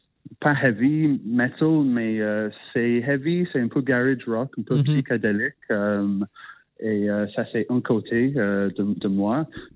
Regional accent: Yorkshire and the Humber, United Kingdom; moved away as an adult; now in Montreal, Canada; j'étais adulte quand j'ai déménagé à Montréal. J'ai grandi en Yorkshire et c'est une région dans le nord de l'Angleterre, un peu comme entre Londres et l'Écosse. À l'âge de 22, j'ai décidé de voyager.

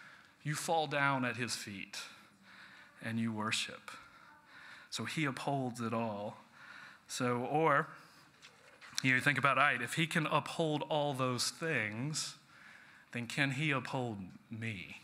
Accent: Stone Mountain, Georgia, United States; I grew up near Stone Mountain, Georgia. I don't know if you've ever seen Stone Mountain.

